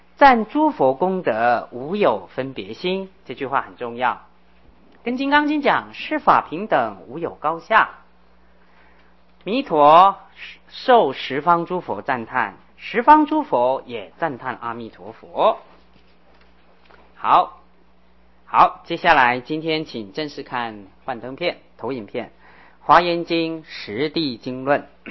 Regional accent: China; 虽然我们中国人跟文殊普贤观音地藏四个大菩萨都很有缘

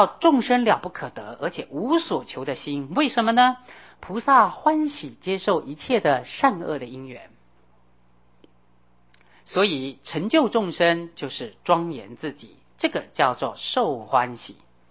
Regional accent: China; 我们中国人常说这滴水之恩啊永生难忘

